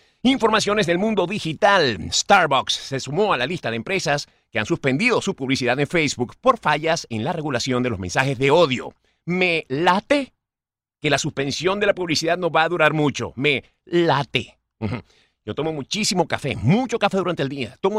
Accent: Venezuela; lo que entendemos los venezolanos, somos los venezolanos.

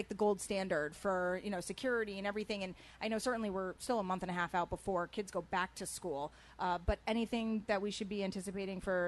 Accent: Fairfield, United States; I mean, I'm a little biased because I grew up in Fairfield.

